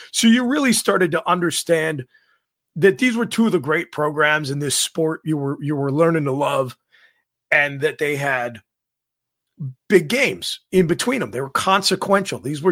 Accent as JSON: {"language": "English", "town": "Lehighton", "region": "Pennsylvania", "country": "United States", "said": "I'm not from Allentown. I'm from Lehighton. I'm from Carbon County, so not Lehigh County, okay?"}